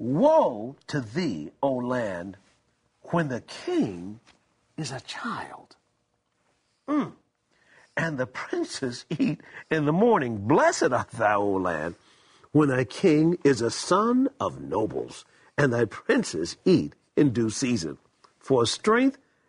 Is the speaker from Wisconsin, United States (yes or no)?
no; Tuskegee, Alabama, United States; You know, I was brought up in Tuskegee, Alabama.